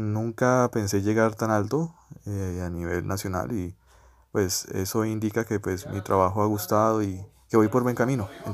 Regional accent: Cali, Valle del Cauca, Colombia; soy también caleño y actualmente me encuentro trabajando como ilustrador freelance

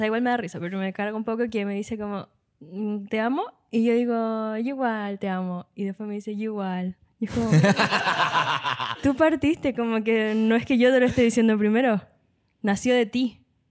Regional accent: Linares, Maule, Chile; De chiquitita, como yo soy de Linares, tenemos un patio allá.

